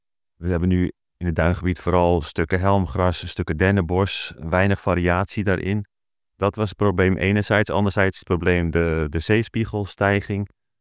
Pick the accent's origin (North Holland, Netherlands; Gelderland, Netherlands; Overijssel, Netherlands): North Holland, Netherlands; Langedijk; born there; also born or lived in Amsterdam; now in Heerhugowaard, Netherlands; Ben, zoals je al zei, geboren in Langedijk. Daarna heb ik lang op andere plekken gewoond, onder meer in Amsterdam. Uiteindelijk kwam ik toen weer terug in waar ik nu woon, Heergewaard, eigenlijk vlakbij Langedijk. En weer midden tussen de weilanden en het Noord-Hollandse, het West-Friese polderland.